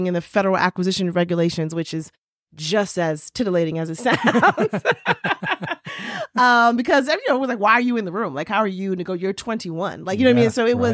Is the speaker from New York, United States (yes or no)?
yes; New York, United States; I grew up, mostly in New York. And just growing up in New York, it's a certain hustle that's required